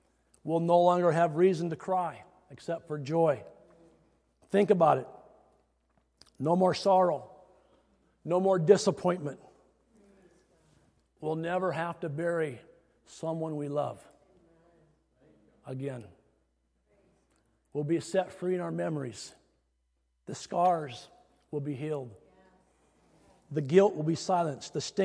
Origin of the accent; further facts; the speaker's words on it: Iowa, United States; I'm from Iowa.